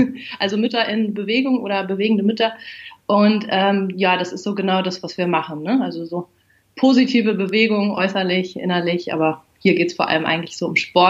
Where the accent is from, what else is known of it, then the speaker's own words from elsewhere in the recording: Cologne, North Rhine-Westphalia, Germany; Also ich bin ja hier in Köln geboren, aufgewachsen, habe eigentlich so einen relativ klassischen Weg erstmal beschritten